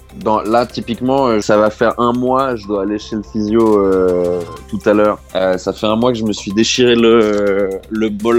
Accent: Switzerland; je fais partie du cercle très fermé des Suisses qui ne skie pas.

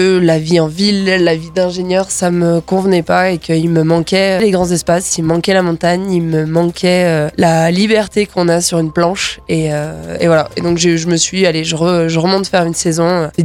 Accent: Tignes, Auvergne-Rhône-Alpes, France; je suis originaire de Tignes, j'ai 30 ans maintenant.

